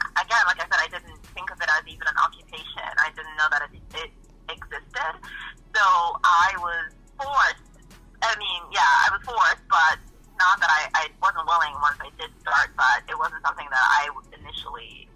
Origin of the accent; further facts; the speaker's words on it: Trinidad & Tobago; I am from Trinidad, and as a young girl growing up, I never even considered modeling as a career option.